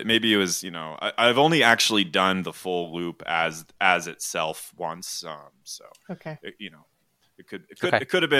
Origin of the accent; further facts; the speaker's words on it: Evergreen, Colorado, United States; It starts in my hometown of Evergreen, Colorado. So I, you know, grew up, my dad would do it.